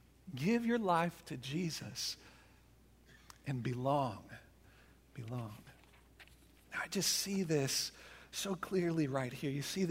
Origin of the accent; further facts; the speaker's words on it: Dallas, Texas, United States; also born or lived in Burnet; When I was a teenager, I grew up mostly in the Dallas area before we moved out to Burnett.